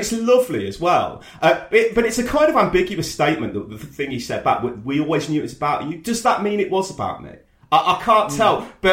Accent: Coventry, West Midlands, United Kingdom; I was a kid in Cov who occasionally commuted out of London.

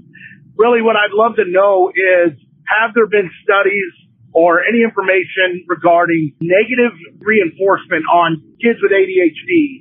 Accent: Chicago, Illinois, United States; I'm from the Chicago area.

